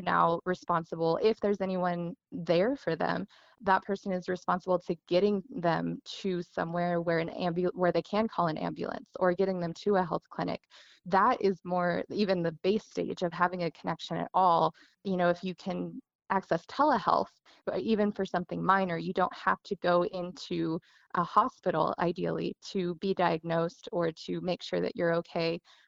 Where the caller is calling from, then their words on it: Navajo Nation, United States; I'm speaking from the Navajo Reservation, some places you literally can't even get a cell phone signal.